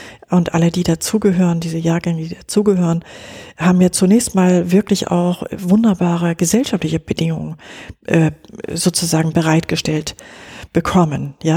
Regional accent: West Germany, Germany; Ich bin in Westdeutschland groß geworden, ja.

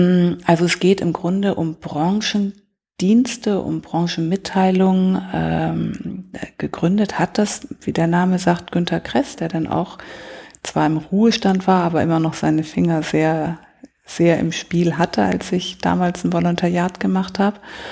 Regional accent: Bremen, Germany; now in Hamburg, Germany; Nee, ich komme aus Bremen.

